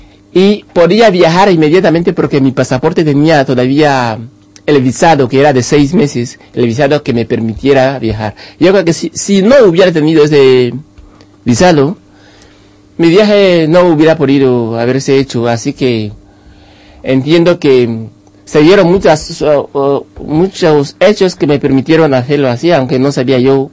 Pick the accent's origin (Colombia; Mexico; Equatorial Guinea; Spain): Equatorial Guinea; moved away; yo no salí de Guinea porque yo especialmente viera mi libro, mi vida en peligro de una manera particular, porque yo creo que ya lo estaba. La razón por la cual me vine es porque había cosas que había que aclarar